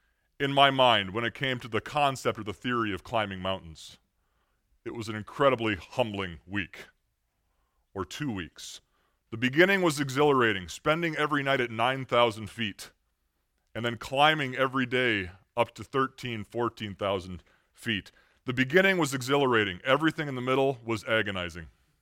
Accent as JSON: {"language": "English", "region": "Minnesota", "country": "United States", "said": "I'm from Minnesota, so mountains were new to me."}